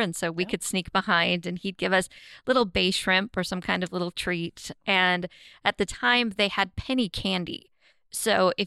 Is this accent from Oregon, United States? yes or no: yes; Gearhart, Oregon, United States; I grew up in Gearhart.